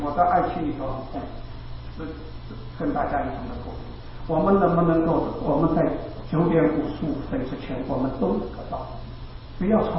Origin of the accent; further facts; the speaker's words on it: China; 那亚洲我们今天中国人，我们中国是在亚洲是最具重要的